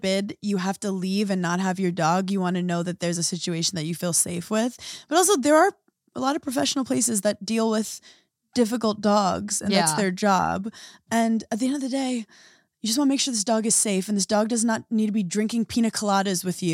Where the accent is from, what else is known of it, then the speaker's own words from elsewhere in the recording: New York, United States; Also, like, as a New Yorker, no dog should ever be off a leash.